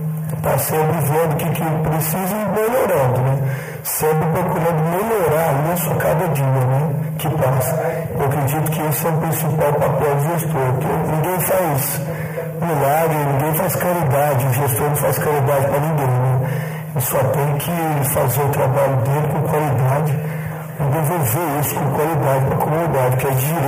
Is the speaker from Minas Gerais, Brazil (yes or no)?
yes; Guaxupé, Minas Gerais, Brazil; Isso, sou nascido e criado aqui em Guaxupé, né?